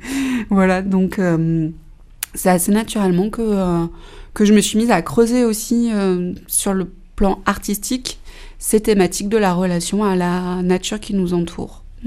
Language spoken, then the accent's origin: French; Saint-Pierre-Ville, Auvergne-Rhône-Alpes, France; je suis revenue m'installer en Ardèche à 5 ans. Je suis originaire de Saint-Pierre-Ville.